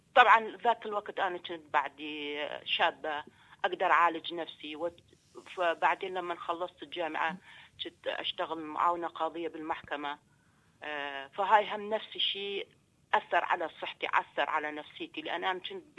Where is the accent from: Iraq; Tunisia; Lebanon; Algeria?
Iraq; أنا من العراق.